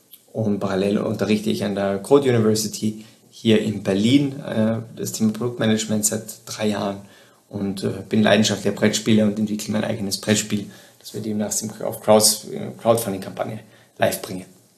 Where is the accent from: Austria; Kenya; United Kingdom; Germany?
Austria; southern Austria; Ich komme ursprünglich aus Südösterreich